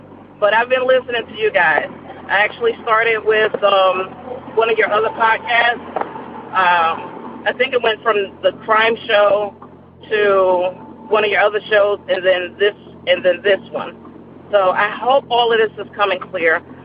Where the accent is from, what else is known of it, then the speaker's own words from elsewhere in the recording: New Jersey, United States; I was born and raised in New Jersey. I will beat your ass.